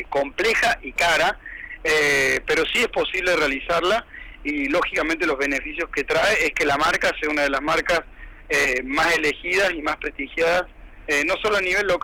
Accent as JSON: {"language": "Spanish", "region": "Córdoba", "country": "Argentina", "also_born_or_lived": "Mexico"}